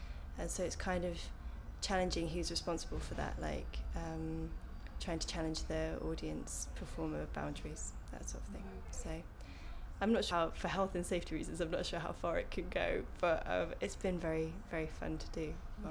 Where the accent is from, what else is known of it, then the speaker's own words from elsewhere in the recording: the north of England, United Kingdom; Up north there's a very definitive sense of community where I was from.